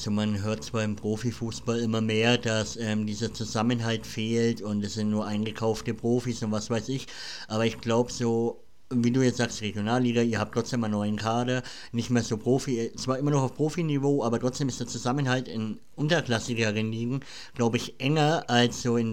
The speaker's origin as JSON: {"language": "German", "region": "Bavaria", "country": "Germany", "said": "Ich glaube, so ist es bei uns Franken genauso. Kommst du einmal aus Franken, dann bist du Franke durch und durch und bist zufrieden, wo du herkommst."}